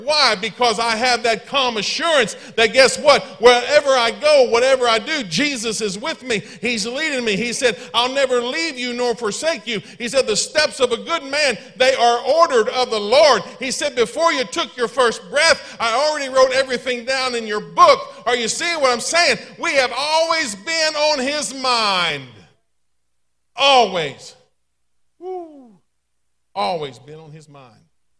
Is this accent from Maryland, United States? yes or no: yes; Maryland, United States; I'm from Garrett County. Thank God I'm from Garrett County. Oh, yes. It is cold. It'll be snowing tonight. Trust me, you don't want to live out there. I'm from there. I'm not there anymore.